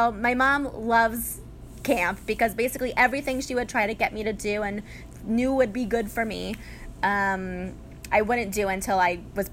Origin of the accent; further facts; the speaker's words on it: Atlanta, Georgia, United States; So I grew up in Atlanta, so the diabetes camp near us was called Camp Kudzu.